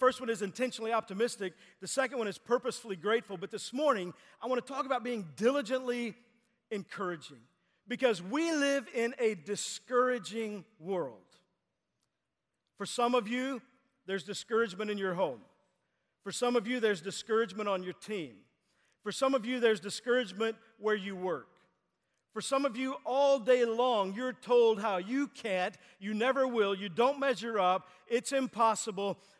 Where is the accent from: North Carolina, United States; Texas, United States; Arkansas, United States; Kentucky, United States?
Texas, United States; I grew up in Texas. That's what we did